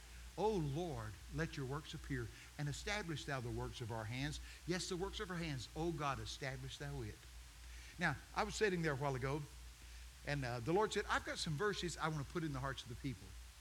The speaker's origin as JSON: {"language": "English", "region": "Texas", "country": "United States", "said": "I'm from Texas."}